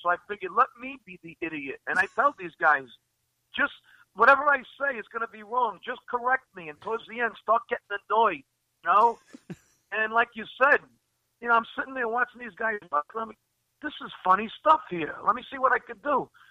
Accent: New York, United States; Plus, I'm from New York, and I say coffee.

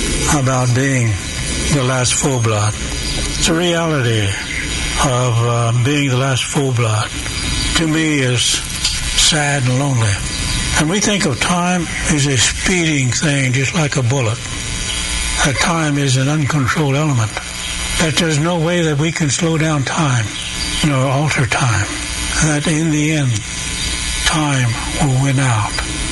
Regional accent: Washunga, Oklahoma, United States; When I was growing up in Washanga, I had always respected the older full bloods, who were the elders of the tribe.

